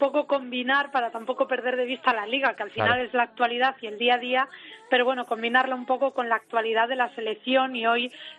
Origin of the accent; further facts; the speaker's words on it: Ourense, Galicia, Spain; Ourense, que ya sabéis que eso lo tengo que decir porque lo llevo en la sangre, lo tengo que tirar de mi tierra.